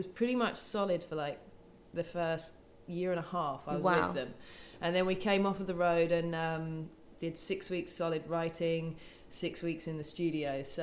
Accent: England, United Kingdom; now in United States; from England. Logistically, that's a nightmare for a band in Michigan.

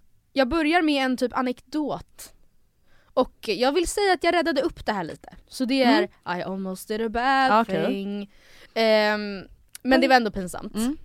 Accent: Stockholm, Stockholm County, Sweden; born there; jag är född i Stockholm men att pappa kommer ovanifrån.

